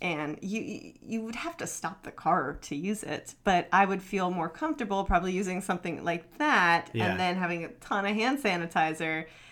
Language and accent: English; California, United States; like, hey, we're from California.